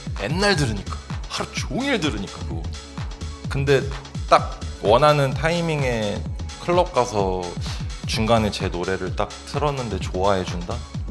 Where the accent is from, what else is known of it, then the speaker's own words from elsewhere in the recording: South Korea; 전 대한민국 사람이니까.